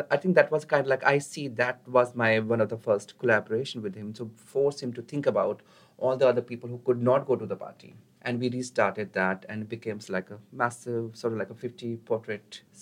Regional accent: Delhi, India; English is a second language; we both born and brought up in Delhi. I was living there in Delhi.

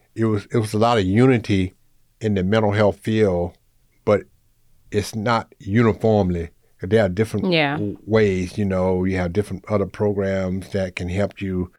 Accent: Georgia, United States; Okay, first of all, growing up in Southwest Georgia, mm-hmm. dealing with mental health

